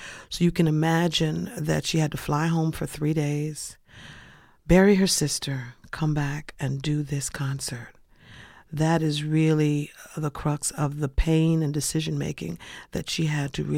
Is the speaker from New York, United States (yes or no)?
yes; New York, United States; I'm born and raised in New York, in Harlem. And when I was 16 years old, I went to the Apollo and sang on the amateur hour.